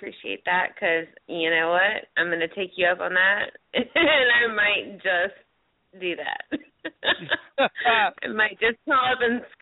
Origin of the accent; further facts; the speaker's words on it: Spartanburg, South Carolina, United States; so my hometown is Spartanburg, South Carolina.